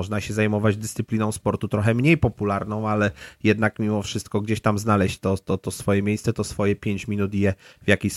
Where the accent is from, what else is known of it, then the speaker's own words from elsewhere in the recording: Poznań, Greater Poland Voivodeship, Poland; Po prostu mam swój skrawek ziemi, który jest tutaj, to jest Poznań, to są poszczególne dzielnice i tak dalej, w których się wychowywałem, w których dzisiaj mieszkam.